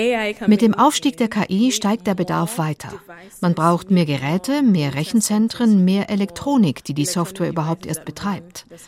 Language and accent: German; Ghana; Ich komme aus Ghana, ich kenne diese Deponien.